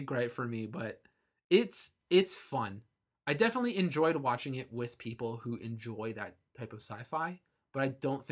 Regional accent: Philippines; Listen, as a Filipino, as a minority, I can say whatever I want.

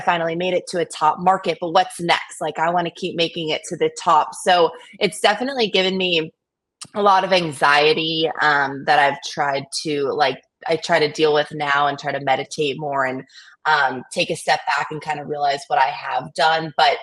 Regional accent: New York, United States; because I'm from Long Island, New York. Lacrosse is what everyone does.

